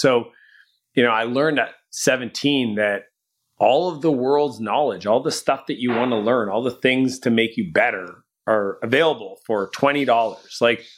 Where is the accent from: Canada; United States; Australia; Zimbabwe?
Canada; I'm Canadian, so that's real money.